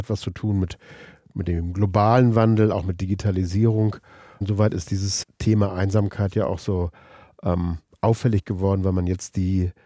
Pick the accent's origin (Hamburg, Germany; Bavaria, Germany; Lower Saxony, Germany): Hamburg, Germany; Nun bin ich Hamburger.